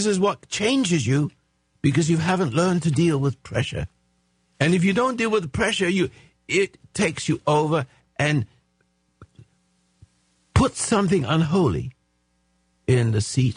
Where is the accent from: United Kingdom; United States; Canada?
United Kingdom; England; You know, I come from England.